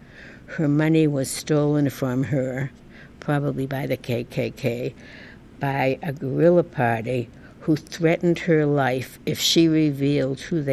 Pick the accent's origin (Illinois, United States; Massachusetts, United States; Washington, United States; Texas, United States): Massachusetts, United States; Boston; accent: Boston; garden, that's my Boston accent